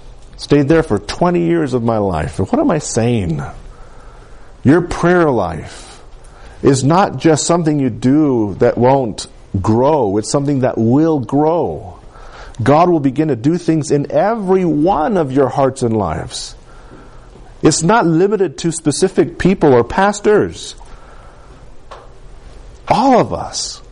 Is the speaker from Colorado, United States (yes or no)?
yes; Colorado, United States; I'd never left the valley. I was a Valleyonian, just like most of you. Born and raised in Capulene, Colorado.